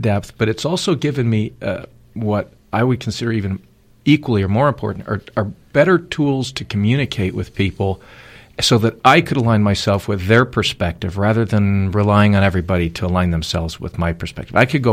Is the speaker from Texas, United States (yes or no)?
no; Chicago, Illinois, United States; Yeah, growing up in Chicago was great. I wouldn't change it if I had 100 opportunities to change it.